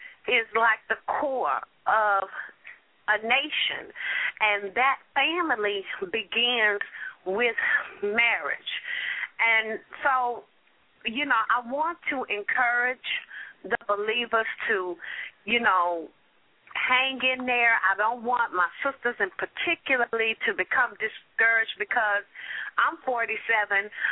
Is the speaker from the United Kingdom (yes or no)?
no; West Coast, United States; moved away; Okay, now, you know, I'm originally from the West Coast, and when I moved to Texas back in the 70s, they pronounced the city as Nawlins.